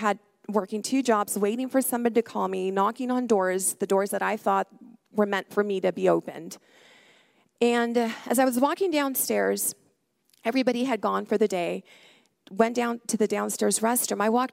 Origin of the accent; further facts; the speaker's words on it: El Paso, Texas, United States; I'm a girl from El Paso, born and raised, go to Las Vegas.